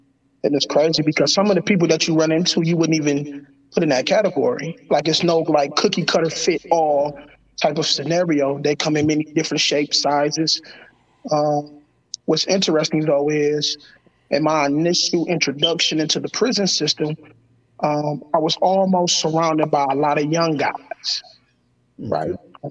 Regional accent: Muskegon Heights, Michigan, United States; Real quick, I was born and raised here in Muskegon Heights.

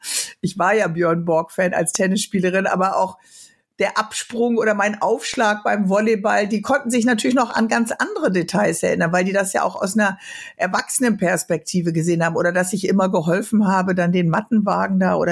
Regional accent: Bremen, Germany; da mache ich ja diesen Weserstrand-Talk in meiner Heimatstadt Bremen.

